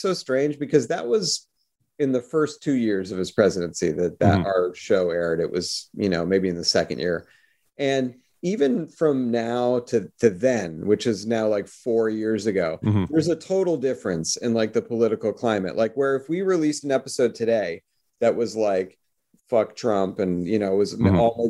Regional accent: Massachusetts, United States; And growing up in the Boston area, it's like it comes much more naturally, you know.

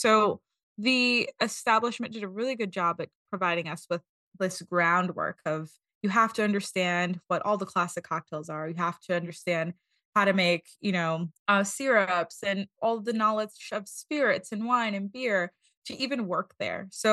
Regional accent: Bronx, New York, United States; now in Washington, United States; So I moved from the Bronx to DC to pursue a career in nursing

